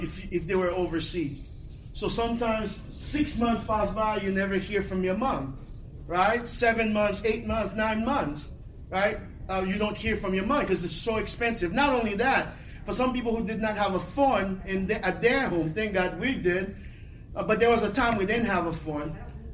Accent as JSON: {"language": "English", "country": "Haiti", "tie": "born or raised there", "said": "I remember as a kid growing up in Haiti"}